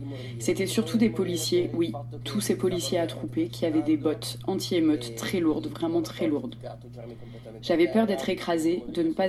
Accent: Moldova; now in Italy; Je suis de Moldavie. Je suis né en Moldavie, puis je suis allé en Italie. Je suis resté tellement d'années en Italie que j'ai eu la nationalité italienne.

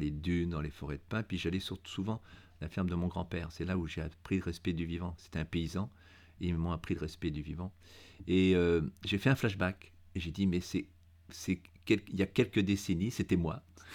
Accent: Nouvelle-Aquitaine, France; Magnifique. C'était mon pays natal.

